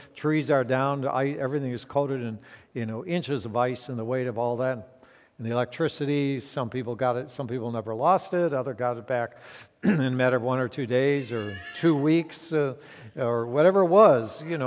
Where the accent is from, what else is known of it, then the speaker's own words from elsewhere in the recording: Midwest, United States; now in Oregon, United States; Growing up in the Midwest, those of you who maybe grew up in the Midwest and migrated out here